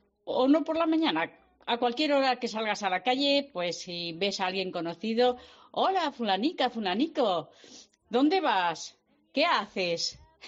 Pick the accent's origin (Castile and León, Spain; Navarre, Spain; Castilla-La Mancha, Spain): Castilla-La Mancha, Spain; Villarrobledo; Bueno, pues en mi tierra, que es Castilla-La Mancha, en el pueblo, Villarroledo, que es donde nací yo, hay una costumbre que no la he visto en otras tierras.